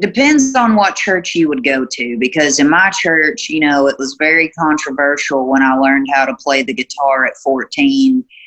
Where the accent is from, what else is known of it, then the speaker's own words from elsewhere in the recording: Tennessee, United States; born there; Okay. Well, I was born in Tennessee, and my parents live in a little town that's right on the state line in the most western tip of Kentucky.